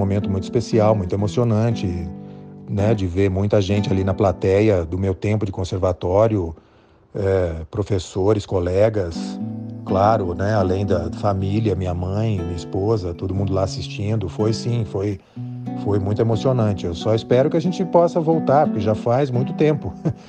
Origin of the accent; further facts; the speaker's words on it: Minas Gerais, Brazil; eu sou originalmente do sul de Minas